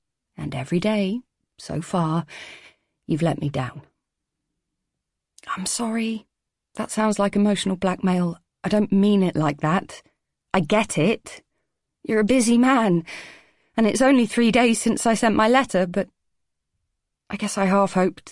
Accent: England, United Kingdom; But I was different. I'm English, for a start, of course, which didn't help.

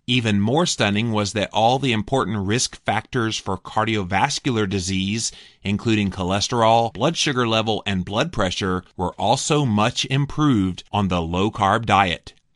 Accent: Toronto, Ontario, Canada; also born or lived in Los Angeles; I grew up in Toronto, Canada, and studied biochemistry at the University of Toronto, where I also completed medical school and my residency in internal medicine.

